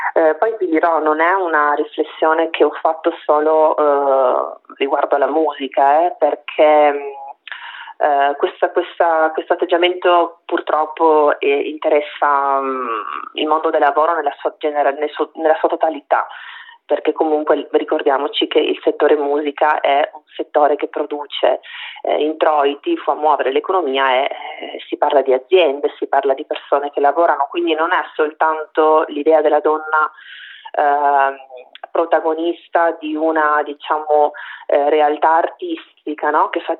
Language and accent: Italian; Trieste, Friuli-Venezia Giulia, Italy; also born or lived in Rome; Essendo poi nata e cresciuta a Trieste, soltanto quando me ne sono andata, perché ho vissuto 10 anni a Roma